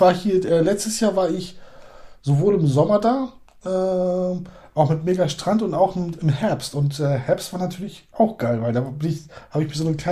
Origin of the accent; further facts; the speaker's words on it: Eastern Macedonia and Thrace, Greece; Ja, ich komme aus Griechenland, also wir gehören zur türkischen Minderheit in Griechenland und das ist so östlich von Thessaloniki Richtung der türkischen Grenze, also da fängt so Thrakien